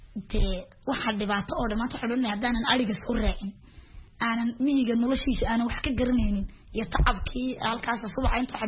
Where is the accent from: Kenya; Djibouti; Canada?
Djibouti; Haddana ka Jabuuti baan ahay, afka Soomaaligaan qoraa akhriyaana